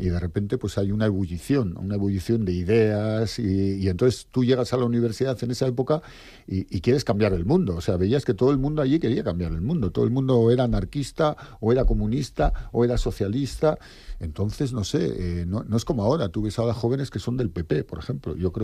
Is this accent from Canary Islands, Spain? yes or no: no; Basque Country, Spain; como soy vasco, lo digo mucho.